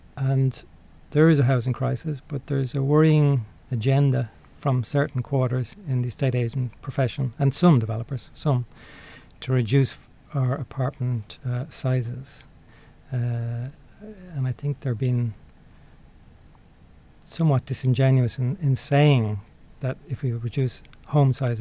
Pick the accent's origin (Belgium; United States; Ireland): Ireland; Dublin, Leinster; And I grew up in one in Ballyfermot.